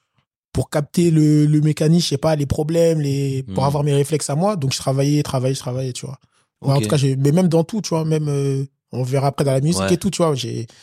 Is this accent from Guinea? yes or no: yes; Guinea; Je suis guinéen.